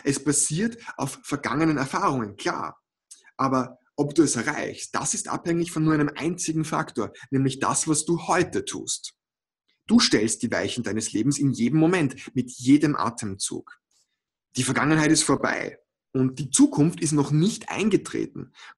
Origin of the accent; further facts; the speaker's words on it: Vienna, Austria; denn ich bin Wiener. Ich komme aus Wien, im schönen Österreich.